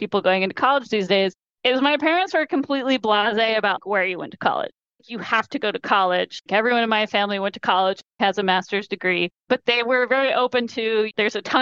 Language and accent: English; Lansing, New York, United States; also born or lived in Indiana / Ohio / Memphis, Tennessee; I was born in Indiana, despite my mother not remembering. We moved on my second birthday to Ohio. We moved from there to Memphis, Tennessee. And then I went to the last part of middle school and high school in upstate New York in a tiny little town called Lansing